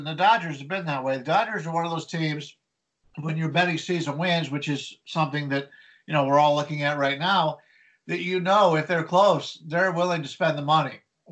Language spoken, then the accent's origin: English; Cleveland, Ohio, United States; maybe it's just that we're from Cleveland and we're just happy for anything